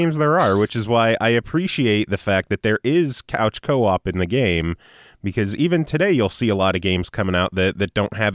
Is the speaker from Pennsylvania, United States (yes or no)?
yes; Hazleton, Pennsylvania, United States; Well, I grew up in Hazleton, so that was my excuse.